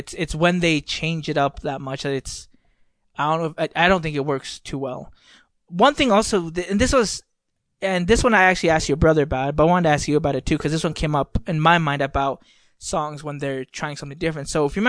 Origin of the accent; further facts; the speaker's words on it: the South, United States; I'm from the South. Like, we should collaborate on something because we're both from the South.